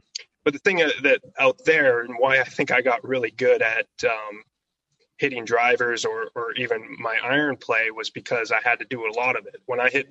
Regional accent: Canada; growing up in the North was, at the time, I didn't like it because I thought that it was very hard to get recognized being there.

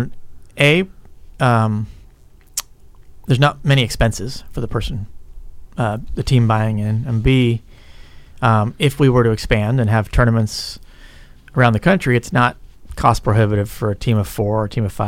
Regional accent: England, United Kingdom; born there; And I was born in England

